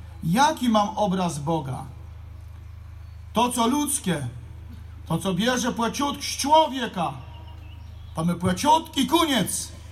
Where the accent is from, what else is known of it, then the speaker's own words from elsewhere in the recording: Pomeranian Voivodeship, Poland; a jako Kaszubi dzisiaj